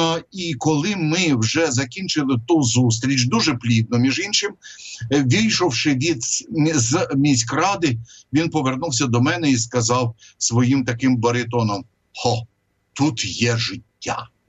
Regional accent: Odesa, Odesa Oblast, Ukraine; в місто Одесу, моє рідне місто. Я несамовито донестями люблю своє місто.

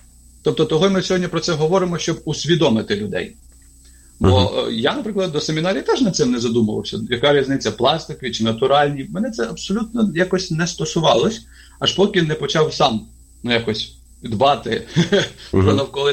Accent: Khmelnytskyi Oblast, Ukraine; тут я сам з Хмельниччини

